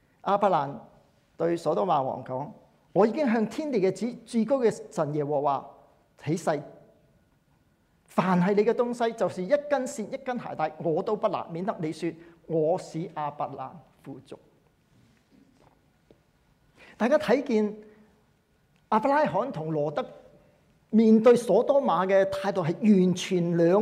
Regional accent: Hong Kong; 如果我们香港人

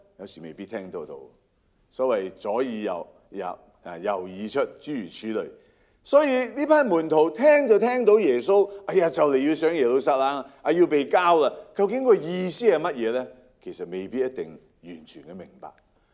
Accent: China; 我们中国人好像有个这样的讲法

